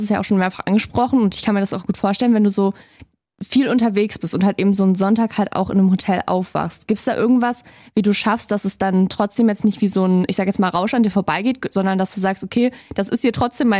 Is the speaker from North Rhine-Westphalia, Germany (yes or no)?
no; Berlin, Germany; Also ich komme eigentlich aus Berlin